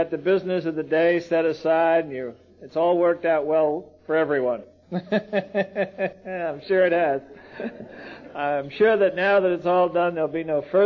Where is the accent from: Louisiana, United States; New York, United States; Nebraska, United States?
New York, United States; Brooklyn; As I said, I grew up in Brooklyn, and it was one of those neighborhoods you say, how far is it to the subway?